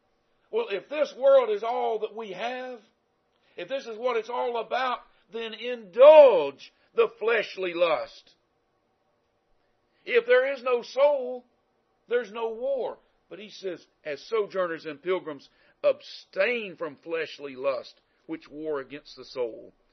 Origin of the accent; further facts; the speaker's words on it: the South, United States; accent: southern; The reason I have a southern accent is I was born in the South. I lived in the South, except for 4 years of my life where I was kind of caught in the mountains. You know, I've lived in the South all my life.